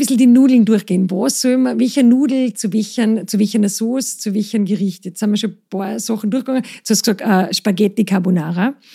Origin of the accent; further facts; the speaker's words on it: Salzburg, Austria; Ich als Salzburgerin weiß natürlich, was Wurstnudeln sind.